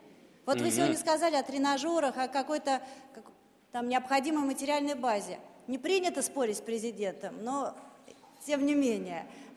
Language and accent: Russian; Saint Petersburg, Russia; now in Moscow, Russia; я из Санкт-Петербурга, но так же, как и вы, живу в Москве.